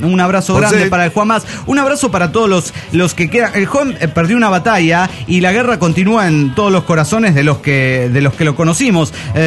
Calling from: Comitán, Chiapas, Mexico; de Comitán, Chiapas, México.

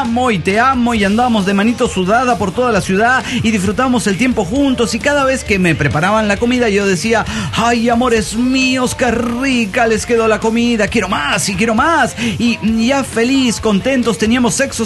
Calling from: Aguascalientes, Mexico; de Aguascalientes, México.

